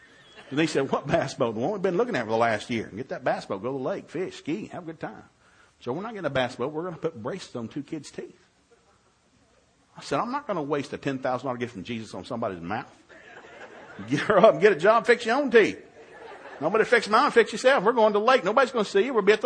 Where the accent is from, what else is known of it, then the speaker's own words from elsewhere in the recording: Tennessee, United States; I hate Tide because I'm from Tennessee. It's big orange country.